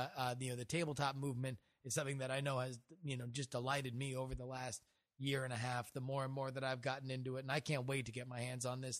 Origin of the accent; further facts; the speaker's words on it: Quebec, Canada; Yeah, growing up in Quebec, it is so easy to mangle the language.